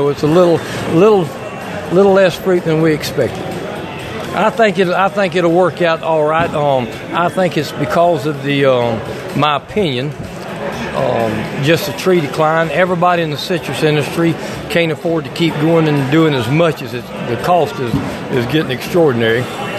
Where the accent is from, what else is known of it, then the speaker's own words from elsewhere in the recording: Wauchula, Florida, United States; from Wachula, and I work with Joe Davis Real Estate selling orange groves